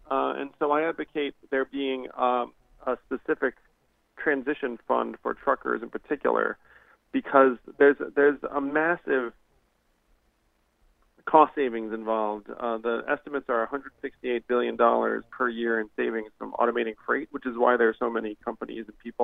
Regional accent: United States; but I'm an American. I'm a patriot. My children are Americans.

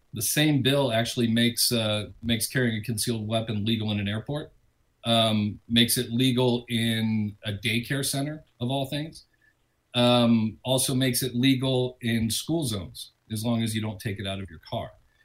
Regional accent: Pennsylvania, United States; born there; actually born in the great state of Pennsylvania, so I love the people there.

